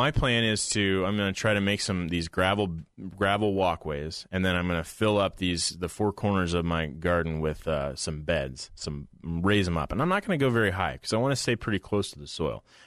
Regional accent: Portland, United States; when I was growing up in Portland, my grandfather cut one back all the way to the ground.

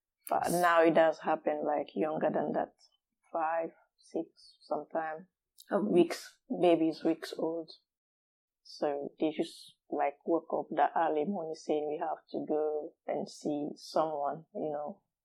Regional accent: Labé, Labé Region, Guinea; moved away as an adult; also born or lived in Conakry; I was born in Labé. It's a town that is 5 hours drive from Conakry, the capital. Grew up there with my mom and dad and my siblings. Then I had my primary school in Labé as well.

